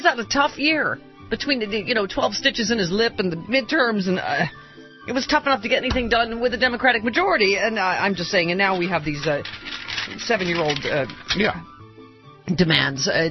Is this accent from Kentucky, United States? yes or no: no; Buffalo, New York, United States; now in Los Angeles, United States; I apologize in advance to my friends listening in my hometown of Buffalo, New York, but it's really cold here in L.A., isn't it?